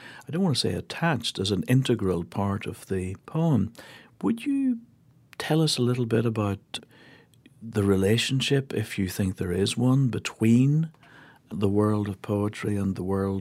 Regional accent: Ireland; accent: Irish; Maybe it's my Irish accent, but do we deify or deify?

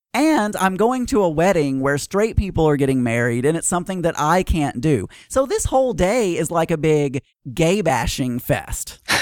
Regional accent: the South, United States; accent: Southern; I don't know why I had to make my Southern accent even worse

